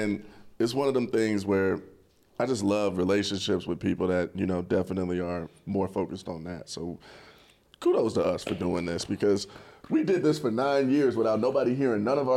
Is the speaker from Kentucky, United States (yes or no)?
no; Ohio, United States; it's going back to my home state of Ohio.